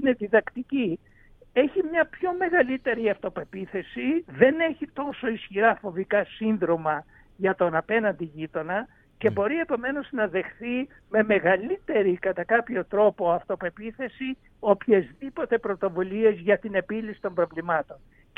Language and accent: Greek; Lesbos, North Aegean, Greece; Ήμουνα τις προηγούμενες μέρες στην ιδιαίτερη πατρίδα μου, που είναι η Λέσβος, που είναι τόσο πολύ κοντά στις τουρκικές ακτές.